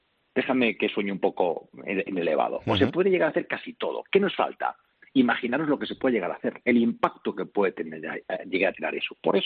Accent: Spain; ya como español, como de país

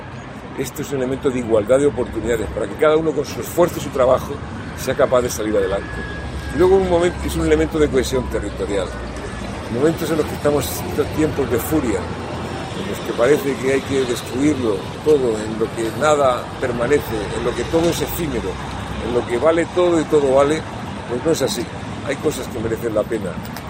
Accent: Region of Murcia, Spain; Tantos elementos que significan nuestra identidad como murcianos

